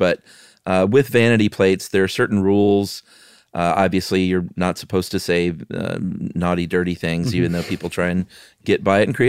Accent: Texas, United States; yeah, Texas is just like, we don't care. We're from Texas.

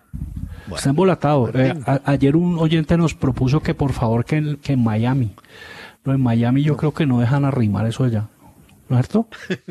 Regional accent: Zarzal, Valle del Cauca, Colombia; Pero es que yo soy de Zarzal, es que yo no, ¿cómo que la chance? Si yo soy de ahí de La Paila, ¿cuál la chance?

